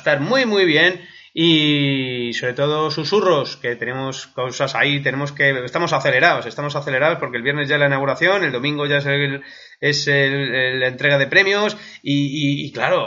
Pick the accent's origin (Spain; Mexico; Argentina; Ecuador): Spain; Madrid, Community of Madrid; Fíjate que soy de Madrid todavía y no me acuerdo cómo se llama.